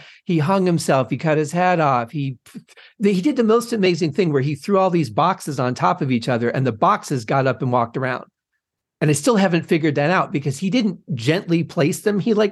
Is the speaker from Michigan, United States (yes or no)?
yes; Detroit, Michigan, United States; I grew up in Detroit where he's from.